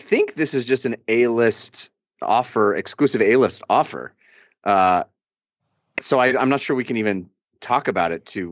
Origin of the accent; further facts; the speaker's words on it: California, United States; now in Los Angeles, United States; I grew up in the Bay Area, grew up in the 80s and 90s when the 49ers were amazing. I grew up loving that team. And then I moved to Los Angeles